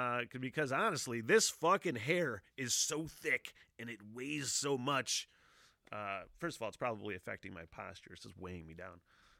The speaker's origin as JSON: {"language": "English", "town": "Kalkaska", "region": "Michigan", "country": "United States", "tie": "born or raised there", "said": "That my hometown, woo, my hometown is a weed mecca, kind of for Michigan, for the state almost. I mean, one of, probably, but up until this point, historically, just a small, beat down, fucking middle of nowhere town in the middle of nowhere, northern Michigan"}